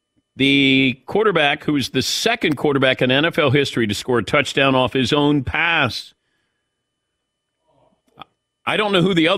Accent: Zanesville, Ohio, United States; I'm from Zanesville, Ohio, and they have a Y bridge there.

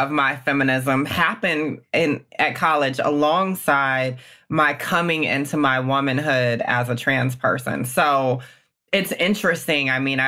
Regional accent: the South, United States; it's about my experience growing up in the South with a lot of traditionalism. I come from a very kind of classic Black Southern family, middle class

